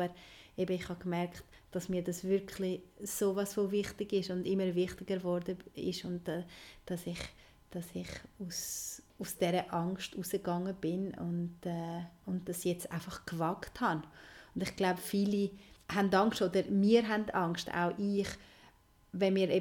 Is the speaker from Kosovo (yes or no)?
yes; Kosovo; komme ich ja aus Kosovo und dort ist noch mehr so vorgegeben, wie man sein Leben gestalten soll oder welchen Weg soll man gehen.